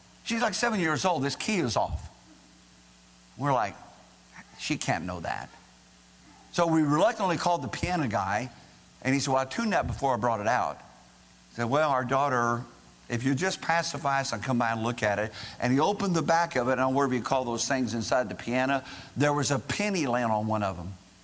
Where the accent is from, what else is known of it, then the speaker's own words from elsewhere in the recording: Indiana, United States; I'm from Indiana. Of course I play basketball.